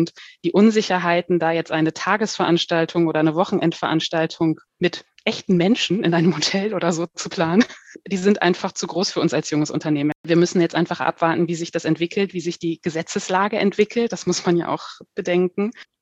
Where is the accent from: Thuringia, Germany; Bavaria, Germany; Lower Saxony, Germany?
Lower Saxony, Germany; Hanover; seit ich hier im Süden wohne. Ich komme ursprünglich aus dem Norden, aus Hannover. Und wir sind dann hier in die Gegend von Heidelberg-Mannheim gezogen.